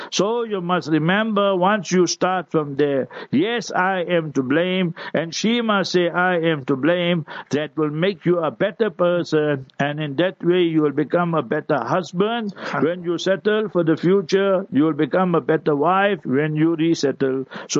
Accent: Heidelberg, Gauteng, South Africa; born there; Where I was born in Heidelberg, lo and behold, we were three Muslim families, our house and our shop, and then my neighbors, their shop was not there, but their houses were there.

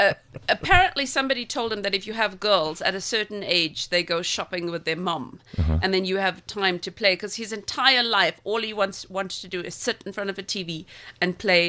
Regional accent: Durban, KwaZulu-Natal, South Africa; I grew up in Marion Hill.

